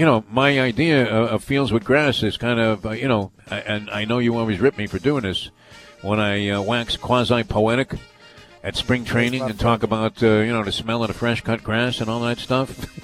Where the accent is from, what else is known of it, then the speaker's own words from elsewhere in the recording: Brooklyn, New York, United States; When I was growing up in Brooklyn